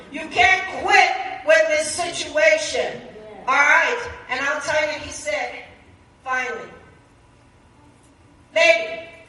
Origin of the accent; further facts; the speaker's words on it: India; I said, yes, I'm Indian.